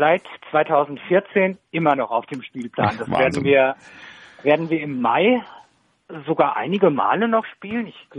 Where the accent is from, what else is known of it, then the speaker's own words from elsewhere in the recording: Germany; da ich ja im Spessart geboren bin, aus dem Spessart komme und den Film auch sehr gut kenne. Also ich bin quasi damit groß geworden